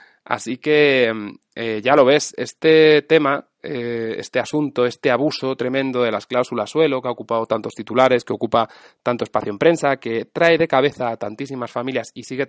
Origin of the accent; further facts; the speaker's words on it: Ciudad Real, Castilla-La Mancha, Spain; hay audiencias provinciales como la de Ciudad Real, mi tierra